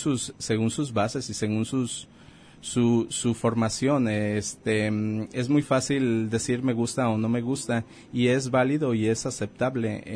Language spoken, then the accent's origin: Spanish; Autlán de la Grana, Jalisco, Mexico; Entonces regreso aquí a Autlán de la Grana, Jalisco, mi ciudad natal